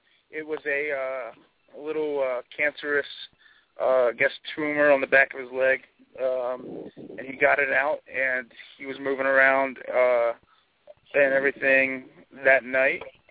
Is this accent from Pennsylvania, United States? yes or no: yes; Reading, Pennsylvania, United States; also born or lived in Lewistown; Pennsylvania, which is actually where I grew up. So it's that's a pretty big show for me because my hometown was Lewistown.